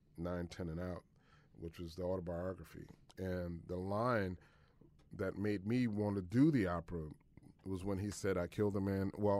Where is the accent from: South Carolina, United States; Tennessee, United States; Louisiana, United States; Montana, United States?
Louisiana, United States; New Orleans; being African-American, growing up in New Orleans, opera, you know, and even though I grew up with opera in my house